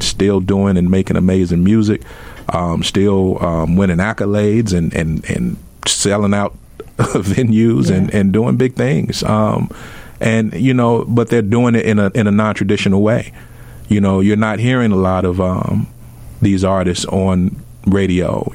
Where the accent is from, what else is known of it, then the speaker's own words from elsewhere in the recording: Chicago, Illinois, United States; I'm from Chicago.